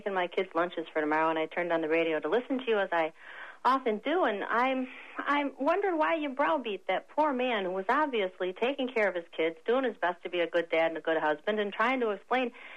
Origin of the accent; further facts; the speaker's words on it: United States; I'm an American.